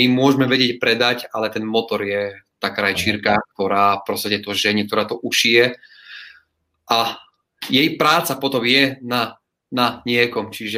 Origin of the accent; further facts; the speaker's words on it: Svidník, Prešov Region, Slovakia; now in London, United Kingdom; A proste my sme z východného Slovenska, Svidník, kde tých pracovných príležitostí je skutočne úplne minimum.